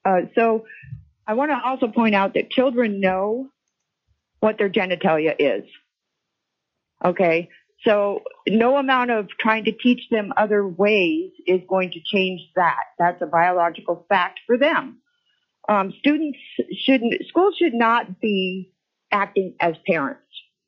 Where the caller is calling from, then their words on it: Wasilla, Alaska, United States; I'm calling from Wasilla.